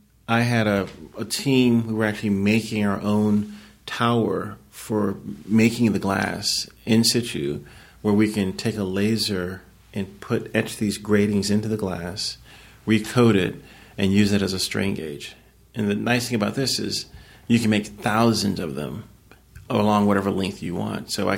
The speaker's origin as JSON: {"language": "English", "town": "Lynchburg", "region": "Virginia", "country": "United States", "tie": "born or raised there", "said": "He trained five blocks down the street from where I grew up in Lynchburg, Virginia."}